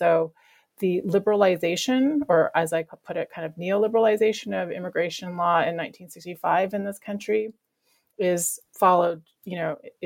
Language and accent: English; British Columbia, Canada; where I grew up in Vancouver Island